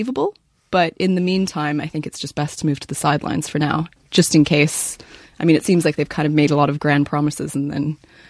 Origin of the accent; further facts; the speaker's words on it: Canada; I'm Canadian